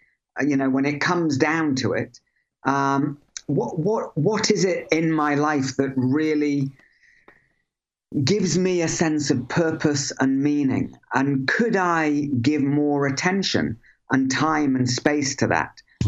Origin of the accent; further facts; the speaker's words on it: Crosby, North West England, United Kingdom; I was born in Crosby, where I believe you lived, and I went to school there as well.